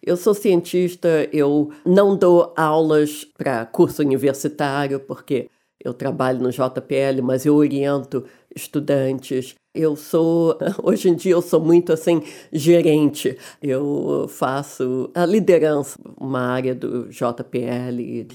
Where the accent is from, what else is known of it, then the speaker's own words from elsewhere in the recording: Brazil; Quando eu era criança aqui no Brasil, tinha muita dificuldade em conseguir livros e informações.